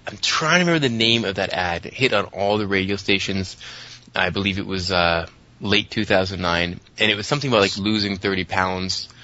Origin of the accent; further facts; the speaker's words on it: Canada; And being a Canadian, working in a Canadian company